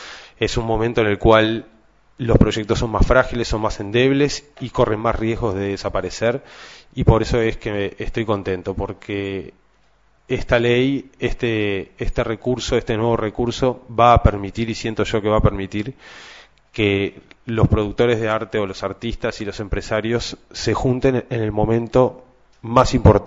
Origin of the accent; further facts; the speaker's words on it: Uruguay; yo soy uruguayo